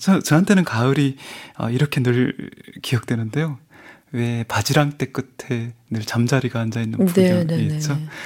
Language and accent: Korean; Gyeongsang, South Korea; 근데 경상도에서는 또 제 고향에서는 이 작대기가 혼자 오는 게 아니라 지게와 늘 같이 오죠